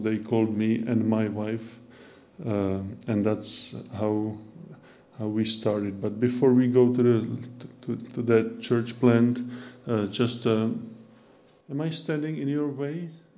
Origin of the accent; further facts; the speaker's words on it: Nové Město nad Metují, Hradec Králové Region, Czechia; English is a second language; This is Prague, but I'm not from Prague. I'm from this little place where the mark is. This place is called Nové Město nad Metují. You don't need to bother with pronunciation. It's a small, relatively small town.